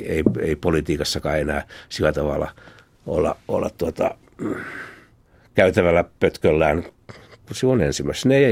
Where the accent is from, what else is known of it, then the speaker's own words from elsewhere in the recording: Lohja, Uusimaa, Finland; Olen Lohjalta kotoisin.